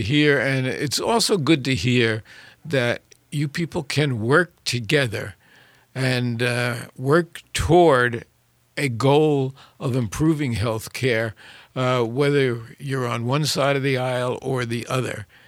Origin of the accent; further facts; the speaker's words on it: New York, United States; I mean, I grew up in New York where we had Republicans like John Lindsay